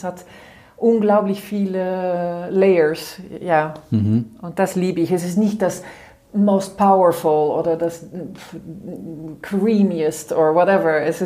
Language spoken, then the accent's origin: German; Netherlands; ich bin Holländerin